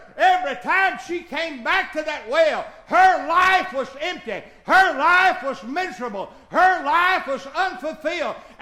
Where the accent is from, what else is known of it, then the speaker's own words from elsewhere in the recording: Reedsville, United States; Brother Danny, when I grew up in Reedsville, we lived on the other side of the track.